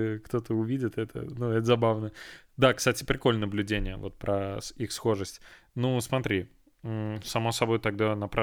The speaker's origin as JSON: {"language": "Russian", "region": "Volga region", "country": "Russia", "said": "Я же с Поволжья. Вот. И у нас Чувашия — это как бы соседняя республика."}